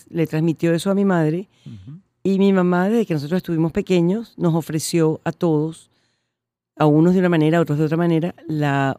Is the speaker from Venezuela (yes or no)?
yes; Caracas, Miranda, Venezuela; born there; No, yo nací aquí en La Castellana.